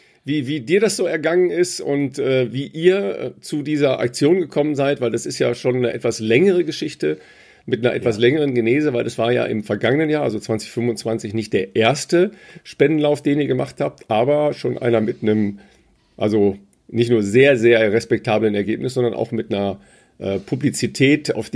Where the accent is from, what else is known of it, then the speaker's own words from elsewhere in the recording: Dorsten, North Rhine-Westphalia, Germany; das ist die Initiative der Brustkrebslauf in Dorsten. Und ich so, what? Meine Heimat?